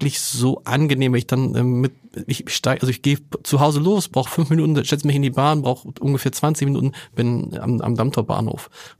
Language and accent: German; Harburg, Hamburg, Germany; born there; Und dann habe ich gesagt, in Harburg.